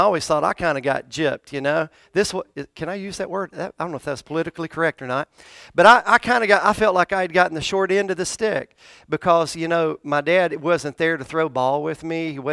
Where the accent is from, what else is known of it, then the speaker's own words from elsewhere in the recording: Tennessee, United States; I grew up on a farm in Tennessee, in Middle Tennessee. And my sister was born in Nashville. I was born in Nashville as well.